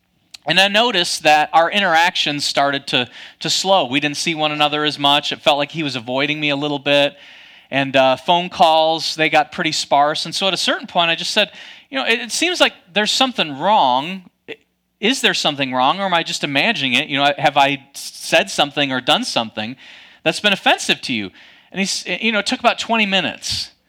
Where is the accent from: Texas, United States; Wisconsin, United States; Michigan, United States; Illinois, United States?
Michigan, United States; I grew up in Michigan. There, our communication style very much more direct, right?